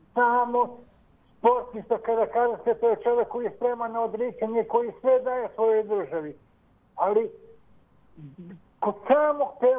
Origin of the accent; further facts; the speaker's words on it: Peja, Kosovo; now in Serbia; Ja sam sa Kosova, 99. godine sam došao na teritoriju centralne Srbije i iz mog grada iz Peći su tri olimpijske pobednice.